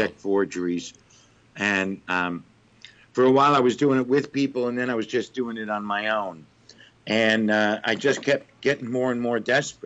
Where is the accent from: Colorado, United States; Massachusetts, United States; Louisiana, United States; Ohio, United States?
Ohio, United States; Cleveland; No, I'm from Cleveland, Ohio.